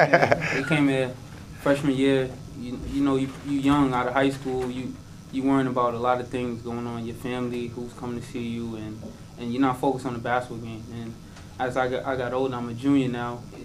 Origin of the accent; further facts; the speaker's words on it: New York, United States; Yeah, I'm from New York. That's a good thing.